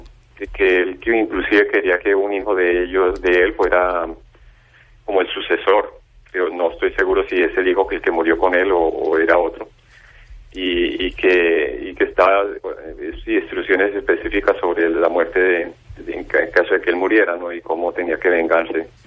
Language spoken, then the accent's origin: Spanish; Colombia; moved away; Yo soy colombiano y en el año en que yo vine en el 91 y era un país donde colocaban bombas los narcotraficantes en cada esquina